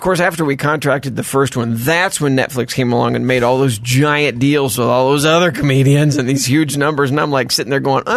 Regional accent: Dallas, Texas, United States; Dallas. Grew up in Dallas.

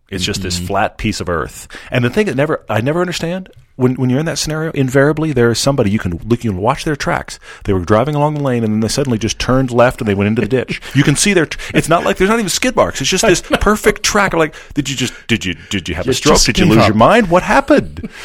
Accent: Houston, Texas, United States; I grew up in Houston.

